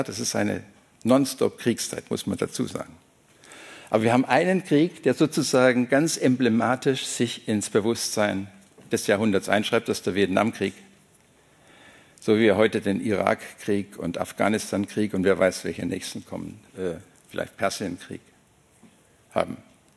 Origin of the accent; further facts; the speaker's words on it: Swabia, Germany; als Schwabe liebt man das eigentlich nicht und ist doch sehr ruppig gleichzeitig